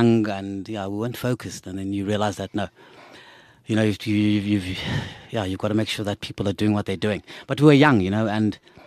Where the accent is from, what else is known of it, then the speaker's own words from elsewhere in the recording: Cape Town, Western Cape, South Africa; I'm from Cape Town, as everyone knows, Langa Guguletu.